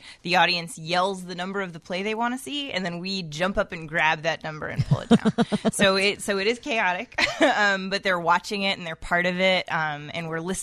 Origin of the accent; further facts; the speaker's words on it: Boston, Massachusetts, United States; now in Chicago, United States; Boston, Massachusetts.